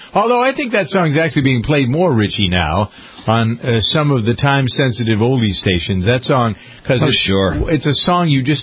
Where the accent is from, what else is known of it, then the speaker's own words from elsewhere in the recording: Framingham, Massachusetts, United States; New Bedford. I'm from Framingham. We have the East Coast thing going here.